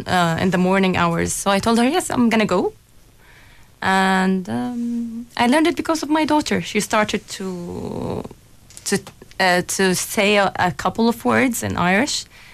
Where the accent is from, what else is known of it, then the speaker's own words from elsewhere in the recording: Jordan; also born or lived in Palestine; I'm from Jordan, originally from Palestine.